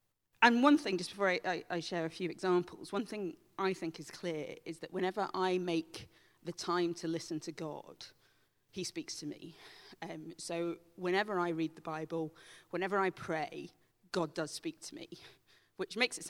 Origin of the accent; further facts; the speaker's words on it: Dunblane, Scotland, United Kingdom; But anyway, I come from Dunblane